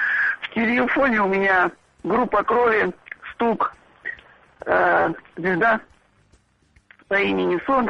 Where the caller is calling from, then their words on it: Novosibirsk, Novosibirsk Oblast, Russia; я звоню из Новосибирска.